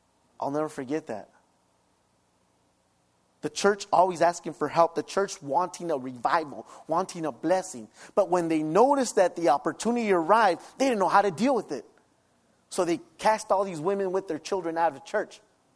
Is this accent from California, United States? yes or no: yes; Cathedral City, California, United States; I grew up here in Cathedral City. I went to school with Jesse Sanchez.